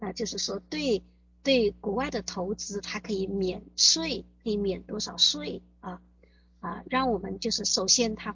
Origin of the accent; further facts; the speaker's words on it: China; now in Vancouver, Canada; 因为我觉得我们从中国来到温哥华